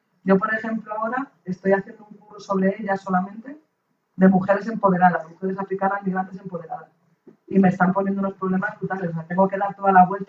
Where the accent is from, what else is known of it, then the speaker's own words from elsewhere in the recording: Spain; Eso sería que, bueno, somos los españoles que les hemos abierto las puertas a las mujeres.